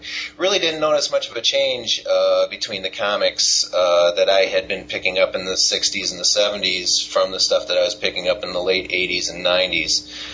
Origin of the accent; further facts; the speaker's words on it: Detroit, Michigan, United States; Oh, by the way, I'm from the Detroit area of Michigan.